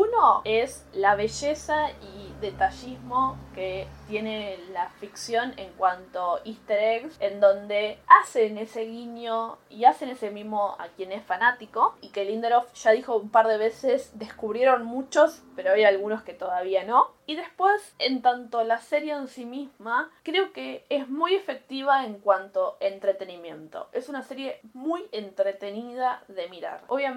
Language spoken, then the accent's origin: Spanish; Argentina; no a uno como argentino